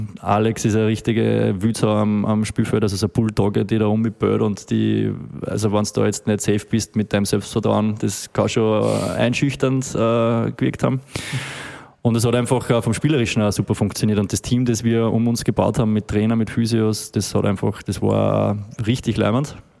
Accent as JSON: {"language": "German", "town": "Steyr", "region": "Upper Austria", "country": "Austria", "said": "Ich komme halt momentan 5-mal vielleicht im Jahr nach Steyr, also ich bin aus Steyr"}